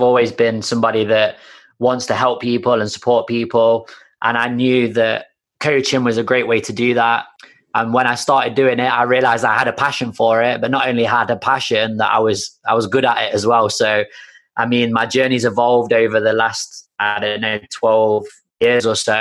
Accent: Nottingham, East Midlands, United Kingdom; I opened my own gym here in my hometown of Nottingham in the UK.

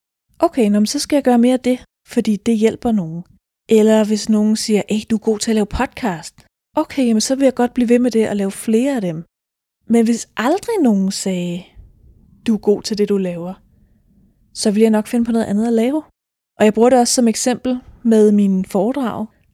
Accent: Dragør, Capital Region of Denmark, Denmark; Jeg kommer fra Dragør, der er jeg vokset op, der har jeg gået i skole, der har jeg boet indtil jeg var i start 20'erne. Og på det her tidspunkt, der bor jeg så i Hellerup.

